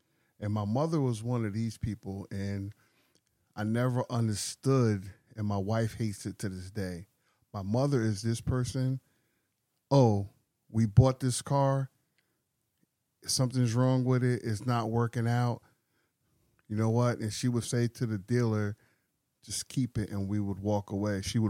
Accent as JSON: {"language": "English", "town": "New Haven", "region": "Connecticut", "country": "United States", "tie": "born or raised there", "said": "But I was born and raised right here, New Haven, Connecticut, Yale New Haven Hospital, the original one on Howard Avenue."}